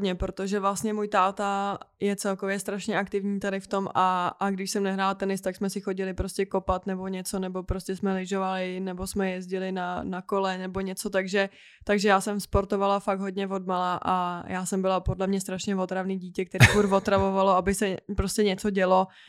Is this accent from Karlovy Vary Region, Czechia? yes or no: yes; Sokolov, Karlovy Vary Region, Czechia; my jsme vlastně ze Sokolova